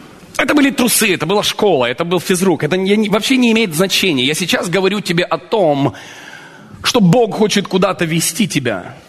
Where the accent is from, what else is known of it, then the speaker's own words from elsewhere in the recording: Russia; born there; А где ты родился? В России.